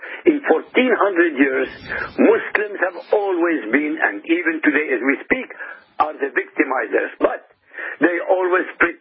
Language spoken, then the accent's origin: English; Iraq; I come from Iraq. There used to be 150,000 Jews, descended from 2,500 years. There are no Jews left in Iraq.